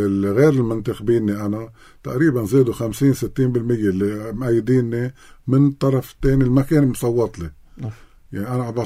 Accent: Furn el Chebbak, Mount Lebanon, Lebanon; أنا أولاد ضيعتي أولاد منطقتي فرن الشباك تحويطة هادو أهلي.

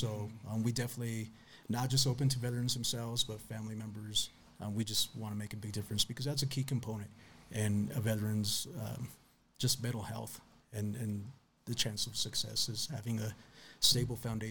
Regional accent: Monte Vista, Colorado, United States; I moved back to the Valley. I'm originally from Monte Vista and been living out for years. Finally moved back

